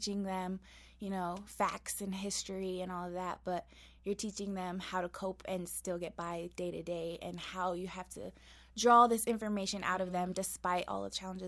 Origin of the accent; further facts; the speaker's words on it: Colorado Springs, Colorado, United States; So I grew up here in Southeast.